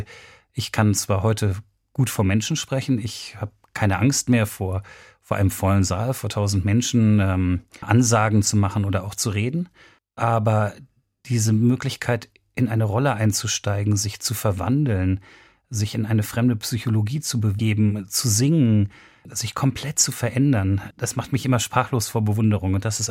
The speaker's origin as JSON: {"language": "German", "region": "Berlin", "country": "Germany", "tie": "born or raised there", "said": "Als Westberliner war man nicht so viel reisend unterwegs. Das heißt, man war in seiner Stadt, ich liebe meine Heimatstadt ungeheuer."}